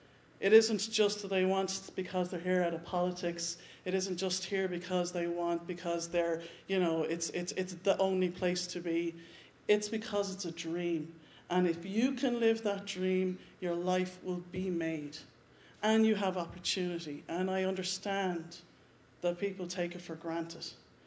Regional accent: Dublin, Leinster, Ireland; now in United States; I come from Dublin, Ireland, not Dublin, Ohio. As far as I know, there are 17 Dublins in the world, but I'm from the only one. And really, seriously, I'm 7 years here, actually, on the 25th of April.

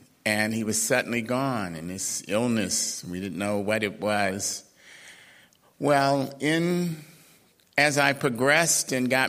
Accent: Norfolk, Virginia, United States; now in Baltimore, United States; After growing up in Norfolk, Virginia in the mid-40s and attending segregated schools there, breaking in to the civil rights activist role in high school and college, I came to Baltimore

